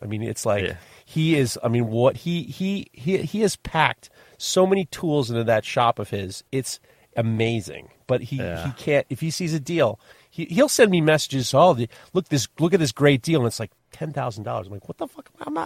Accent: New York, United States; I'm from New York. My shit is fuck.

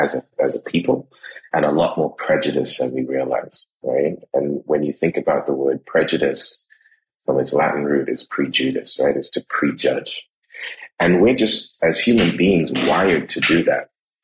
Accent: London, United Kingdom; also born or lived in Trinidad; now in Trinidad and Tobago; I was born in Trinidad. I grew up in London. I left Trinidad when I was about a year old. And moved back to Trinidad when I was about 14.

